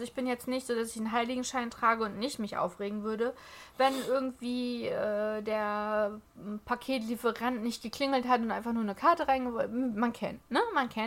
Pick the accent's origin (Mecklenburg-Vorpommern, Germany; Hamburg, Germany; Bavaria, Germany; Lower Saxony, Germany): Mecklenburg-Vorpommern, Germany; bei uns in Mecklenburg-Vorpommern, bei der Familie, ist es Kartoffelsalat und Würstchen.